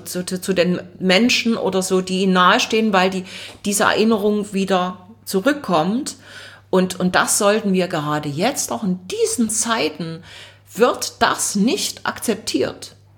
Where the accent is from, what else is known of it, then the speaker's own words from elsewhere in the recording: Leipzig, Saxony, Germany; Ich bin dort auch aufgewachsen im Leipziger Osten.